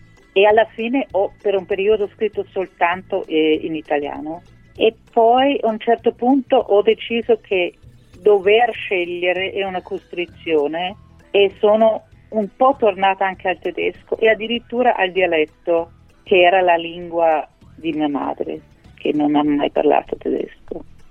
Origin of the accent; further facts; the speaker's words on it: Austria; accent: Austrian; Italian is a second language; Non potevo scrivere nella mia prima lingua perché proprio il modo di porsi di fronte al linguaggio dei bambini cambia molto velocemente, di generazione in generazione. E leggendo moltissimo a loro con il mio accento austriaco